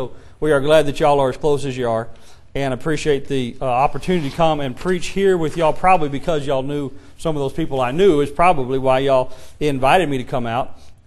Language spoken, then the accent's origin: English; Vernon, Texas, United States; also born or lived in Oklahoma City; Born in Oklahoma City, raised out in Vernon, Texas, which is just barely across the river from